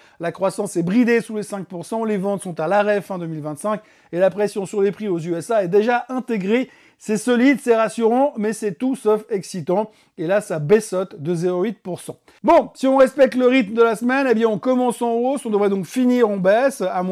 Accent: Geneva, Switzerland; En même temps, je suis Genevois, donc râler et Genevois, c'est un pléonasme.

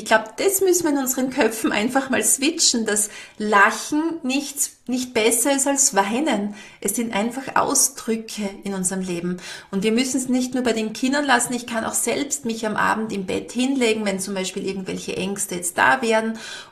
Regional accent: Styria, Austria; bei uns in der Steiermark

